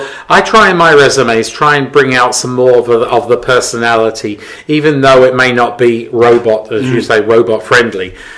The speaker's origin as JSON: {"language": "English", "region": "England", "country": "United Kingdom", "accent": "English", "lives_now": "Canada", "said": "And people do like my English accent and my British sense of humor, which can be a bit weird sometimes mm-hmm. here in Canada."}